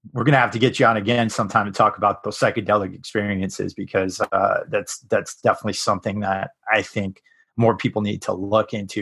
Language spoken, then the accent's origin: English; New England, United States; I'm from New England, and we're loaded with ghosts in New England, as you probably know, and grew up with that stuff.